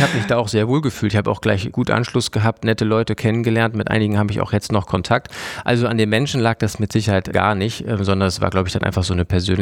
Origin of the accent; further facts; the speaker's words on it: Erfurt, Thuringia, Germany; also born or lived in Düsseldorf / Rhineland; ich bin ja in Düsseldorf geboren, dann auch zum Teil im Rheinland aufgewachsen, aber nur eine kurze Zeit, die meiste Zeit dann in Erfurt.